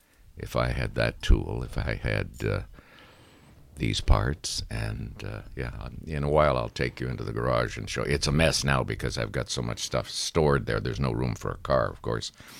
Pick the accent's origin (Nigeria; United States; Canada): Canada; Sudbury, Ontario; now in Toronto, Canada; I had him take the train from Sudbury, my hometown where he lived, to Toronto